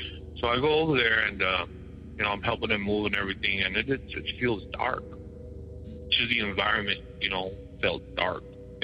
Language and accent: English; California, United States; We are from California, me and my family.